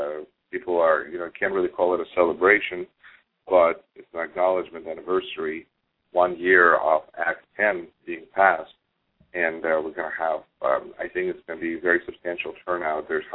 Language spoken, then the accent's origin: English; Moscow, Russia; And I'm originally from Russia, and so I know growing up in Moscow that Women's Day is huge.